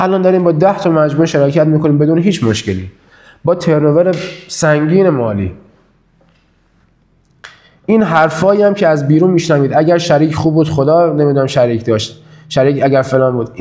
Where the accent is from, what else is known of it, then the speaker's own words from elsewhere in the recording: Kerman, Iran; moved away as an adult; now in Qom, Iran; ما کرمانی هستیم دیگه، من کرمان به دنیا آمدم تا 21-22 سالگی هم کرمان زندگی کردم، بعد دیگه اومدیم قم.